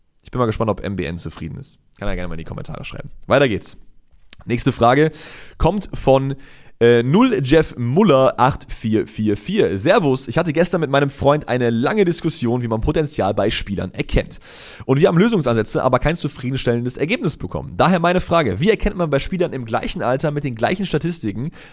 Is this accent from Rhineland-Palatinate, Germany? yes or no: no; Cologne, North Rhine-Westphalia, Germany; ich komme halt aus Köln.